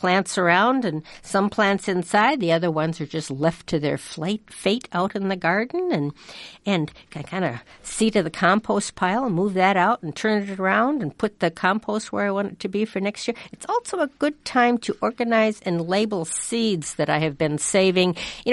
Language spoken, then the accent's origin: English; Reedsburg, Wisconsin, United States; My hometown has a... called Reedsburg, Wisconsin, has a festival this time of year.